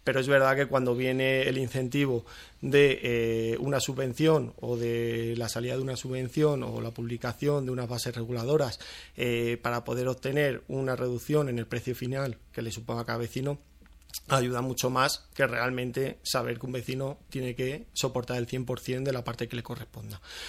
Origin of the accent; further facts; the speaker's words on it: Aranjuez, Community of Madrid, Spain; Yo, que soy de Aranjuez de toda la vida, así lo percibo